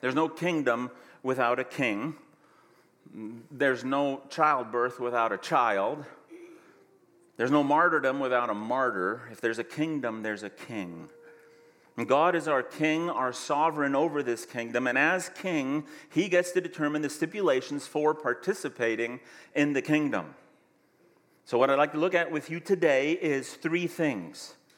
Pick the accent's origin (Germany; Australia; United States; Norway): Germany; And I am doing this the way I grew up, I just realized. I grew up in Germany.